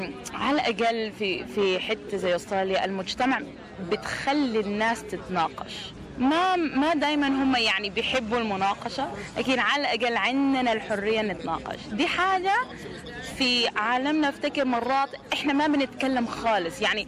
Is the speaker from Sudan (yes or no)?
yes; Sudan; انا من اصلا من السودان.